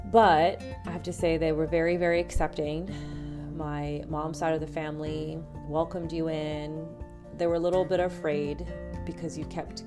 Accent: Martil, Tanger-Tetouan-Al Hoceima, Morocco; we went to Martil, and I grew up in Martil, and I love that little beach town

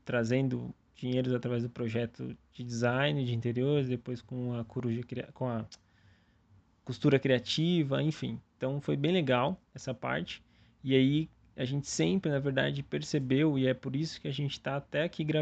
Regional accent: Santo André, São Paulo, Brazil; Santo André, interior de São Paulo.

